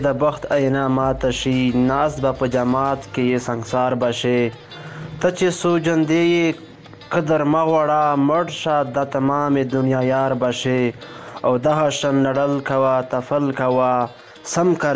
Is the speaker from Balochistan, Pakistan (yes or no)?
no; Bannu, Khyber Pakhtunkhwa, Pakistan; افغان یم د پاکستان بنو زیلی څخه یم